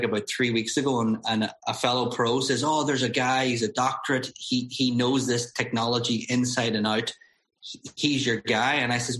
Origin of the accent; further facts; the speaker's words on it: Ireland; growing up in Ireland, just the conditions don't lend itself to target golf.